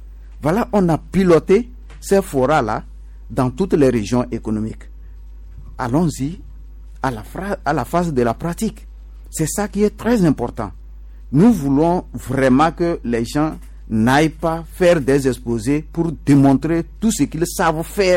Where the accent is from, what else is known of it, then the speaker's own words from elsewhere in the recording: Kara, Togo; born there; Nous, on est nés dans la Kara